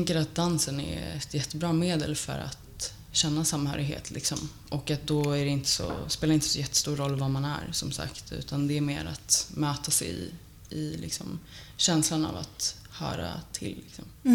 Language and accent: Swedish; Stockholm, Stockholm County, Sweden; also born or lived in Turkey; Jag är uppvuxen i Stockholm.